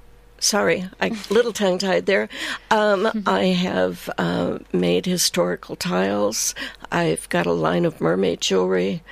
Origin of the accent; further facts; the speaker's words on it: Sacramento, California, United States; also born or lived in Manhattan Beach; Initially in Manhattan Beach, California, and then Sacramento.